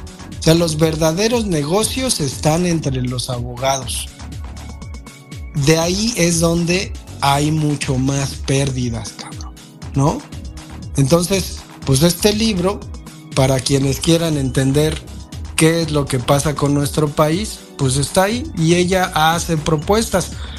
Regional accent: Mexico; en box los mexicanos sí somos chingones

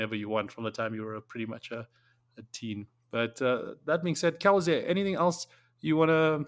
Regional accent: South Africa; But as a South African, it was like never a thing

